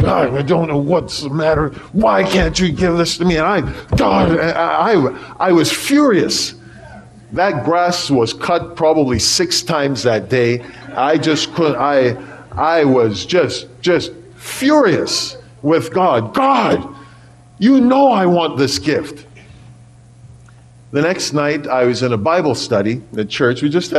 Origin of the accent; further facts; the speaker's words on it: Jamaica; now in Canada; I was born and raised in Jamaica, and every couple years or so, I like to go back